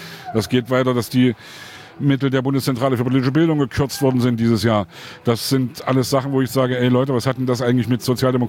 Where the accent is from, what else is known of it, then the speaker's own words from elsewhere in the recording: Leipzig, Saxony, Germany; Ich komme aus Sachsen, ich komme aus Leipzig.